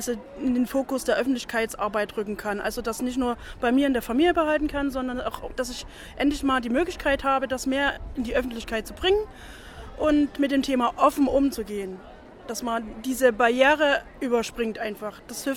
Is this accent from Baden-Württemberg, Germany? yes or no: no; Dresden, Saxony, Germany; ich komme aus Dresden und war in diesem Teil von Deutschland noch gar nicht.